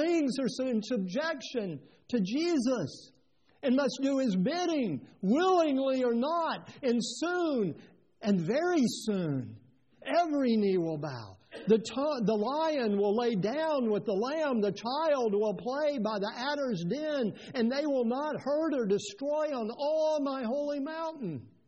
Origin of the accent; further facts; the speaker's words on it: Tennessee, United States; I grew up in East Tennessee.